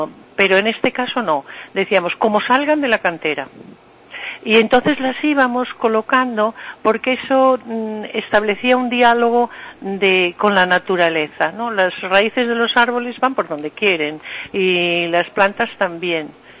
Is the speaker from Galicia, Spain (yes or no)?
yes; Galicia, Spain; que nosotros como ciudadanos, como gallegos, nos sintamos orgullosos de nuestro patrimonio